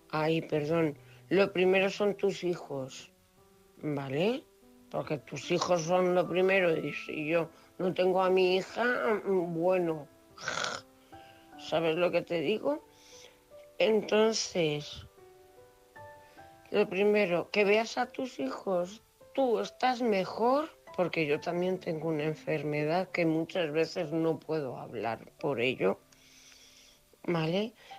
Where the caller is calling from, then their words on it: Cuenca, Castilla-La Mancha, Spain; de Cuenca.